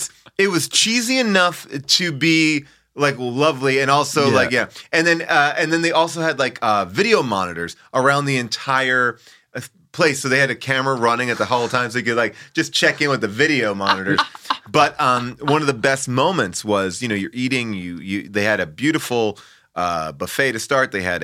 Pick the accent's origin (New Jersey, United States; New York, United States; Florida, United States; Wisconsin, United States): New York, United States; Long Island; I grew up in Long Island, which is a suburb of New York City